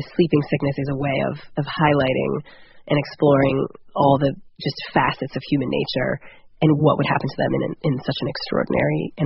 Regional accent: California, United States; growing up in California

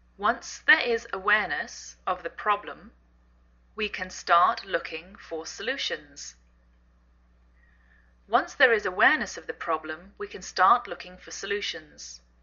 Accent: England, United Kingdom; now in United States

